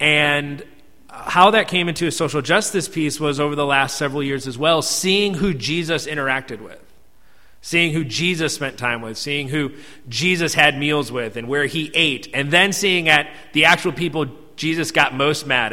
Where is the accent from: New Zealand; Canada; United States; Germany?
United States; Connecticut; I grew up in the North in Connecticut and had no concept of privilege, right?